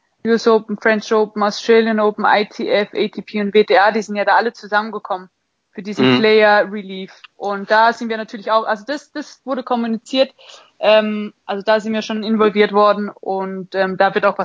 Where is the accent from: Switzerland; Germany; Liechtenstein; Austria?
Liechtenstein; Und jetzt natürlich als Liechtensteinerin ist es ein bisschen blöd, weil ein nationales Turnier kann man nicht veranstalten